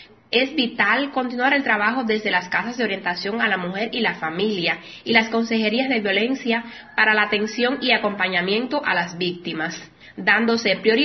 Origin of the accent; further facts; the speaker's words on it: Cuba; todas somos cubanas vencedoras de imposibles.